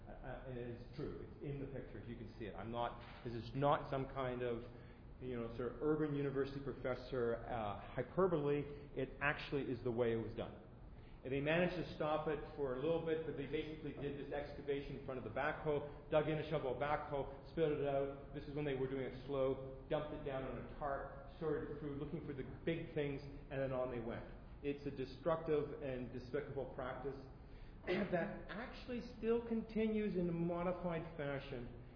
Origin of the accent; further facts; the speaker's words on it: Prince Rupert, British Columbia, Canada; when we grew up in Rupert, we called the Superport.